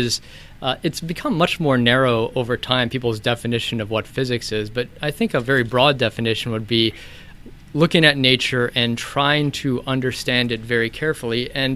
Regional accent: Columbus, Ohio, United States; I'm from Columbus, Ohio originally.

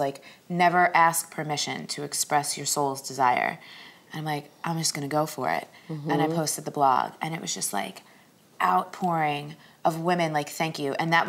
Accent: New York, United States; I'm loud, I'm Italian and Puerto Rican, I'm from New York, like I'm never gonna be like soft and delicate, really.

